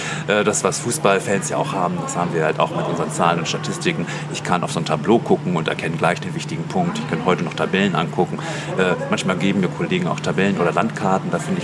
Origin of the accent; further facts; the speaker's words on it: Hamburg, Germany; spielt dann in diesem Jahr in Hamburg. Also ich habe den endlich mal in meiner Heimatstadt stattfinden lassen.